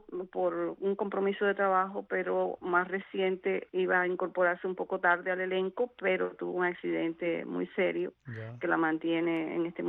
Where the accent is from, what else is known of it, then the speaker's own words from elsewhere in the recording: Cuba; Todos somos de un lugar distinto, la única cubana del elenco soy yo.